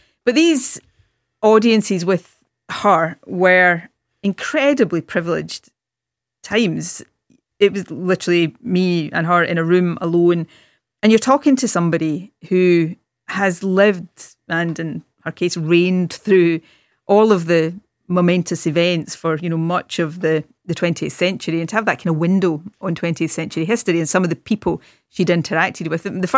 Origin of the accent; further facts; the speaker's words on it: Scotland, United Kingdom; when I was a kid growing up in Ayrshire in the west of Scotland